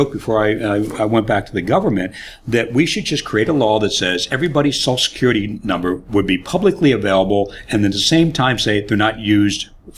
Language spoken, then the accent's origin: English; Washington, United States; probably going from the real Washington, my home state